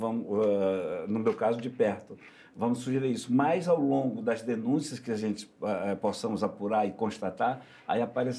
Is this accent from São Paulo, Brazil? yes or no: no; Amazonas, Brazil; Eu, que sou do Amazonas